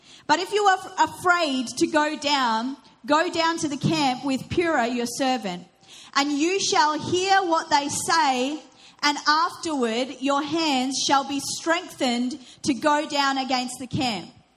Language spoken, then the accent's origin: English; New Zealand; also born or lived in England; My father is Iranian. My mum is Irish. I was born in England and spent a lot of my childhood in New Zealand. So I was a very confused young child, didn't know where I was from. But I grew up in New Zealand